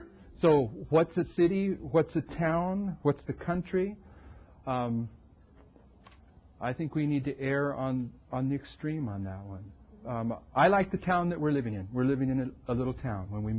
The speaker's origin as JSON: {"language": "English", "region": "California", "country": "United States", "tie": "born or raised there", "said": "I grew up right here in California. I know what mountains are."}